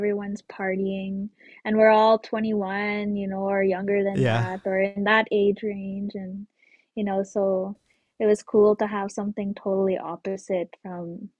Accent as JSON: {"language": "English", "town": "Wabaska", "region": "Alberta", "country": "Canada", "also_born_or_lived": "Dillon, Saskatchewan", "said": "I'm from Wabaska, Alberta, on my late father's side, and that's Woodlands Cree territory. And I'm from Dillon, Saskatchewan, on my late mom's side, and that's Dene Sunklene territory."}